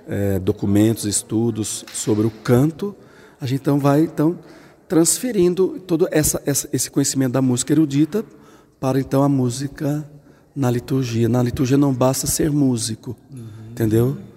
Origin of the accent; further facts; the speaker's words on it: São Paulo, Brazil; now in Brasília, Brazil; eu sou jesuíta, né? E na minha infância eu sou do interior de São Paulo, atualmente lá em Brasília como assessor na comissão de música de liturgia, né?